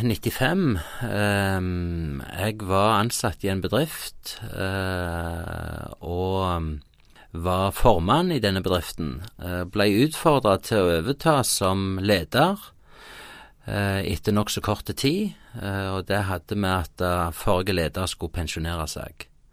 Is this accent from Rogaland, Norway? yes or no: yes; Høyland, Rogaland, Norway; vi startet jo noe som heter Tentreff hjemme på Høyland